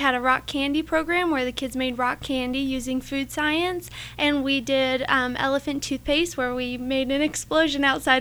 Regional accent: United States; I'm from the Knox County area.

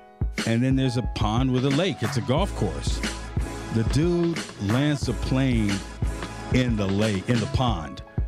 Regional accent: San Diego, California, United States; now in Las Vegas, United States; Look, I'm from San Diego and LA's big brother, so we got made fun of a lot. So now I'm in Vegas.

